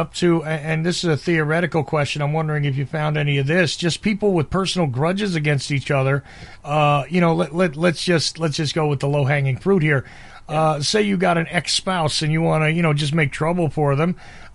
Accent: New Jersey, United States; born there; See, now I was born in New Jersey, so gotta tell you, I'm completely familiar with corrupt politicians

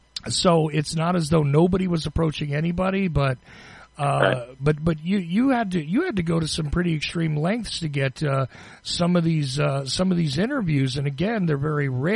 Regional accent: New Jersey, United States; and I was from New Jersey, all right? So I went to New York, Pennsylvania, places like that.

